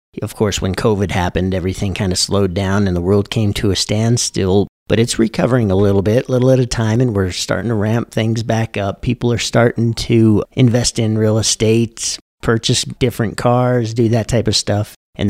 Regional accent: Monte Vista, Colorado, United States; also born or lived in Alamosa / La Jara; I was born in Alamosa and raised here in Monte Vista.

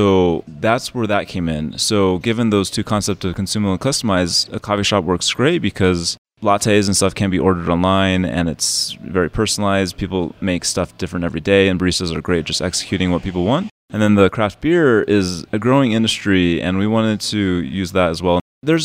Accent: United States; Yeah, I grew up on a little farm out east of town and went to school here, went to a couple different high schools, but spent most of my time at this Monte Vista High School.

